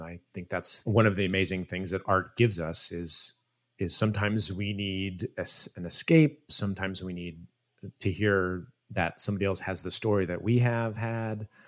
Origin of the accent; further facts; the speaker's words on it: Iowa, United States; when Nick and the cast was in Des Moines that I wanted to treat them well, have a good experience in my home state, represent